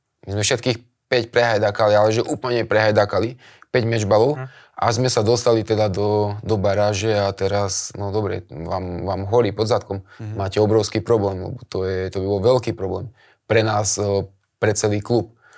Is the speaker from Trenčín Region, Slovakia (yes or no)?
yes; Trenčín, Trenčín Region, Slovakia; keďže som Trenčan a jednoducho ten trenčanský klub a bývam v tom meste a stále